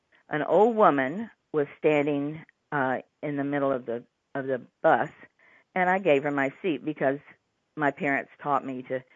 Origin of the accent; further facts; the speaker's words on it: the South, United States; I realized for the first time what it meant to be a Southerner and that my hometown had two towns, one for whites and one for African-Americans.